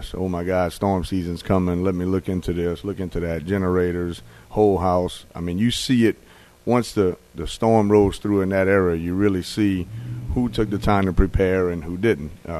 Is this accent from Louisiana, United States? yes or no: yes; Thibodaux, Louisiana, United States; But obviously born and raised in Thibodaux, my father and grandfather originally started the business in Chauvin.